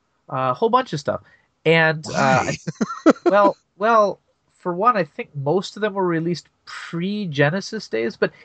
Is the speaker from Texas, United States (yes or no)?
no; Wisconsin, United States; I grew up in Wisconsin.